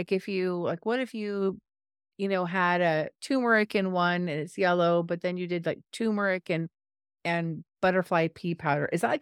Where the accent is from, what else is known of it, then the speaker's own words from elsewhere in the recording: California, United States; I am from California, so I know what mm-hmm. my process was like